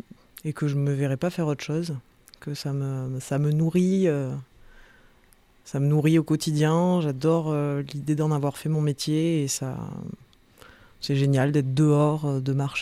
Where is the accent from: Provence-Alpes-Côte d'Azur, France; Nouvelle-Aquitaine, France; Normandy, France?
Provence-Alpes-Côte d'Azur, France; Marseille; J'ai grandi en ville, à Marseille, et on faisait pas trop de montagne dans la famille.